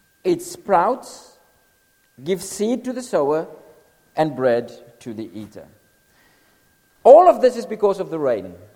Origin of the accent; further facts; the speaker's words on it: Cape Town, Western Cape, South Africa; My son, I'm South African. I'm particularly from Cape Town. I'm from Cape Town, so we have beautiful weather.